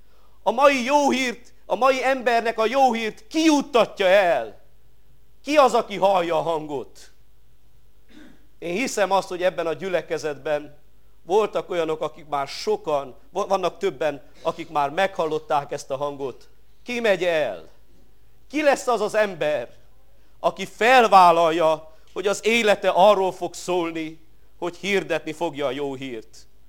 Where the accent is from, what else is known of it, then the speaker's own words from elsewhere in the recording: Șărmășag, Sălaj, Romania; én Sarmaságon nőttem fel, ott laknak most is a szüleim